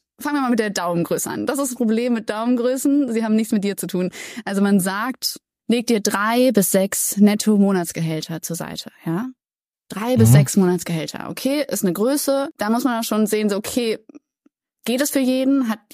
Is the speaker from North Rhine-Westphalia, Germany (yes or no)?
yes; Cologne, North Rhine-Westphalia, Germany; Ich weiß nicht, du wohnst in Köln, ich komme aus Köln.